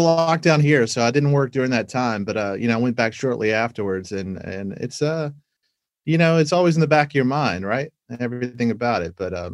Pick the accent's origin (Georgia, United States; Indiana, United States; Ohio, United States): Georgia, United States; I mean, growing up in Georgia, I didn't really love country. It wasn't my thing at all.